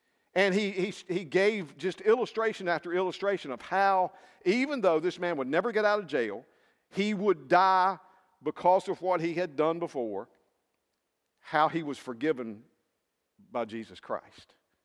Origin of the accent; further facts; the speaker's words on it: South Carolina, United States; Now, I come from South Carolina. That's in the southeast. That's in the southern states.